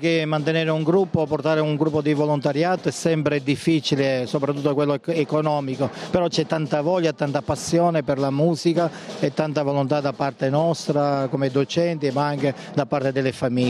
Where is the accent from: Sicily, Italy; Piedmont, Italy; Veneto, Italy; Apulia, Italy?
Sicily, Italy; Valguarnera; veniamo dalla Sicilia, da Val Guarnera in provincia di Enna